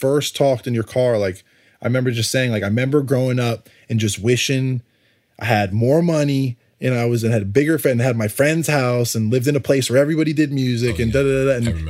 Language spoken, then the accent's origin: English; Connecticut, United States; And I grew up in Connecticut, so I was seamless. I was regionless, as far as there was no music coming. There still isn't any music coming from where I grew up. New York was the closest thing I had.